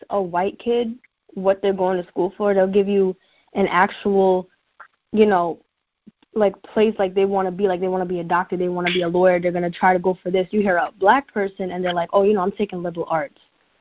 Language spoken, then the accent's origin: English; New York, United States; Yeah, I'm from New York. And I'm 18, so I guess I'm right up the alley for the youth, because I am the youth.